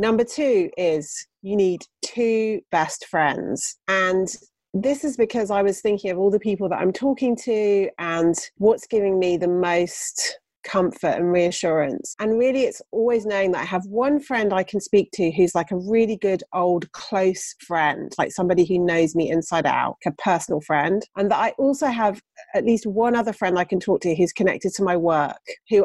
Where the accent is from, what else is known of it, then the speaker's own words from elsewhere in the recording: South West England, United Kingdom; I grew up in Somerset